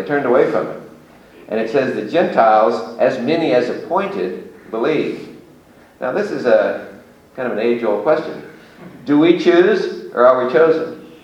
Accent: United States; I'm an American, and proud to be, but at this time, as I listen to the news, there's so many things going on in America that are really disturbing and depressing

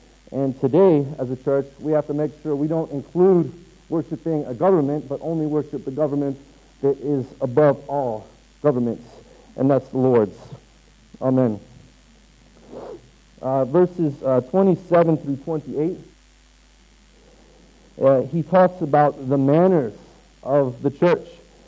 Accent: United States; I know as a U.S. Citizen, if I tell people I'm from the States, oh, you got a U.S. passport.

